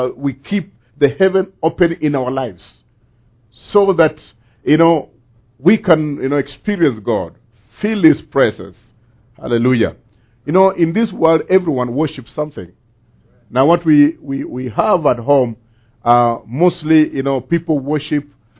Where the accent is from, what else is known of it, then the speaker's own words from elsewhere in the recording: Bungoma, Bungoma County, Kenya; now in Denver, United States; Like we say, we come from Bungoma, and in Bungoma we love the Lord. And the people there just love the Lord so much.